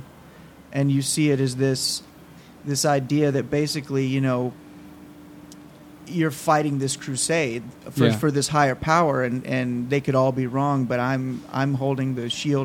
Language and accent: English; Bible Belt, United States; from growing up in the Bible Belt, you know, there's a lot of situations where they would tell us things that was an idea